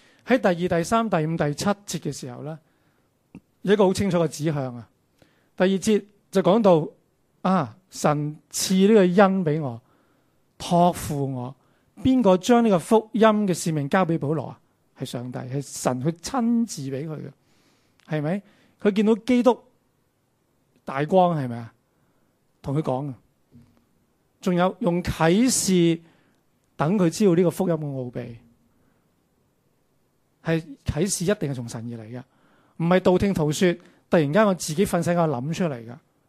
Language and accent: Chinese; China; 我们中国人特别喜欢说，这是洋教来的。